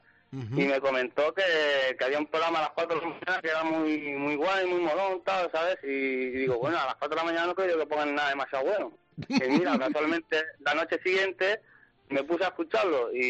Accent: Balearic Islands, Spain; De Mallorca.

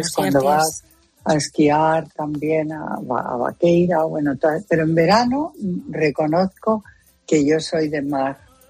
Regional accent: León, Castile and León, Spain; Bueno, el León, mi tierra, también se las trae.

